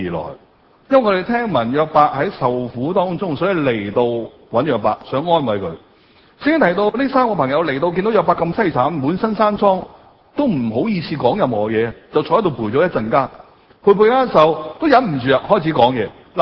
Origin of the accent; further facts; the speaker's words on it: China; 我哋中國人唔俾人喊喎